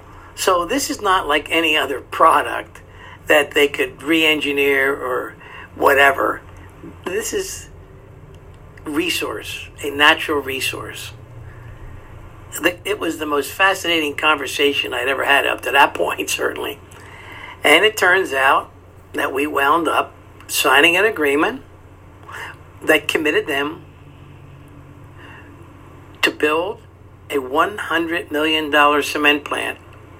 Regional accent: Philadelphia, Pennsylvania, United States; I'm from West Philadelphia.

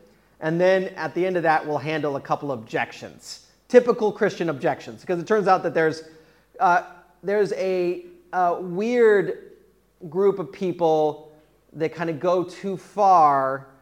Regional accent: Sylmar, California, United States; They had a Sylmar fire. This is my hometown.

